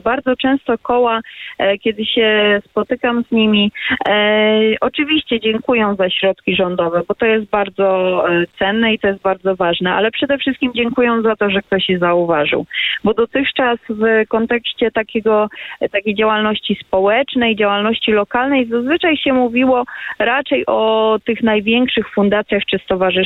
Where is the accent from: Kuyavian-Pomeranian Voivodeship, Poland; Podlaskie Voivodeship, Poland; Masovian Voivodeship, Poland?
Kuyavian-Pomeranian Voivodeship, Poland; Ja pochodzę spod Włocławka i nasze województwo jest dla mnie zdecydowanie tutaj oczkiem w głowie.